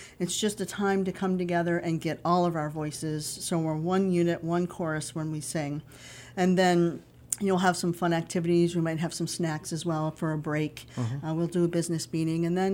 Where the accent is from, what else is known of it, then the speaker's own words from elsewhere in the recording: Massachusetts, United States; now in Northbridge, United States; So I'm originally from Western Mass, but now I live in Northbridge